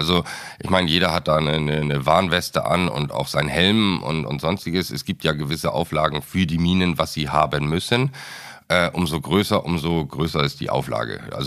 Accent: Hamburg, Germany; Ja, tatsächlich, wenn einige fragen, was ich hier unten mache als Hamburger oder warum ich hier unten bin

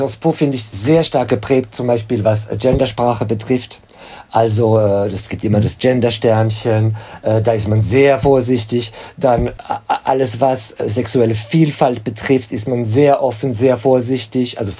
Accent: Germany; moved away; dann schaffe ich auch ein falsches Bild von meinem Heimatland, weil ich meine, ich bin jetzt schon länger weg

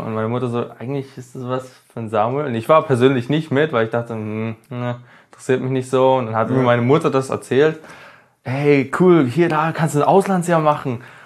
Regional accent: Dresden, Saxony, Germany; Ich komme aus Dresden und war jetzt ein Jahr in Amerika, in USA, Texas.

